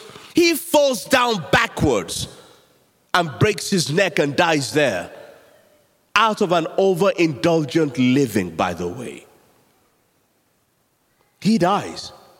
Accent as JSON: {"language": "English", "country": "Nigeria", "tie": "born or raised there", "said": "I grew up in Nigeria"}